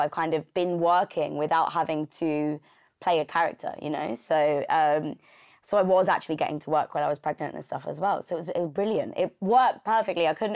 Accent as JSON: {"language": "English", "region": "London", "country": "United Kingdom", "tie": "born or raised there", "said": "So I grew up in Southeast London, and I went to a local dance school."}